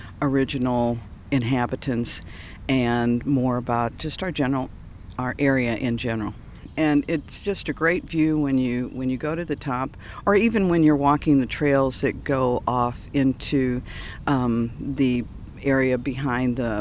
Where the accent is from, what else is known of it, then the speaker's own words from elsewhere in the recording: Fairmont City, Illinois, United States; also born or lived in Collinsville; I'm from Collinsville, Illinois, originally from Fairmont City, which is about a couple miles down the road from the mounds. And so I've known the mounds since I was a kid